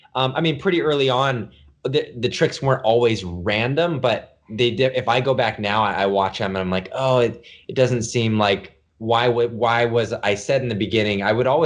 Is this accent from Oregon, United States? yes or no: yes; Portland, Oregon, United States; I was from Portland, Oregon. He would take me around the Pacific Northwest.